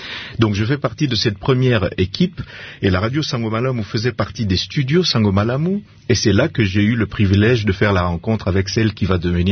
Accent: Kinshasa, DR Congo; moi, je me souviens qu'en grandissant, particulièrement à Kinshasa

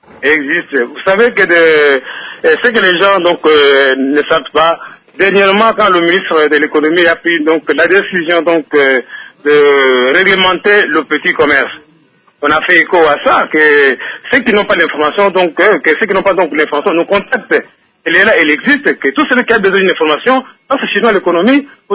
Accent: Katanga, DR Congo; Si à Kinshasa, c'est le séchard, chez moi au Katanga, par exemple, ce n'est pas le cas.

